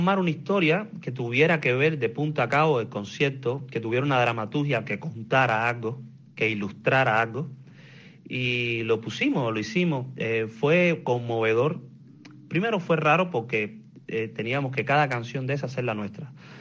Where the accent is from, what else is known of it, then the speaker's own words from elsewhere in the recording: Cuba; una canción que todos los cubanos la hemos escuchado, dentro y fuera de la isla